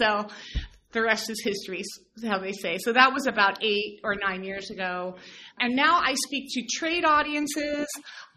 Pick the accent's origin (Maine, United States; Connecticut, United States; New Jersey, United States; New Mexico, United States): New Jersey, United States; also born or lived in New York City; Well, you know, I'm from New Jersey. I've lost my accent, I believe. And, you know, I lived in New York City for a long time.